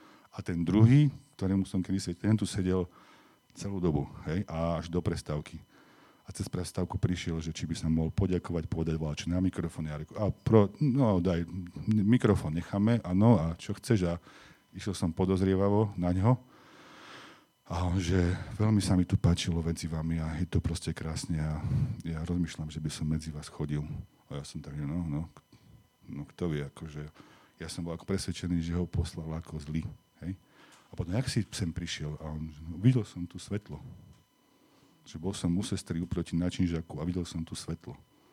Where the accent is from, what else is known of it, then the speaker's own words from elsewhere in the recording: Dolné Vestenice, Trenčín Region, Slovakia; z Dolných Vestení, odkiaľ pochádzam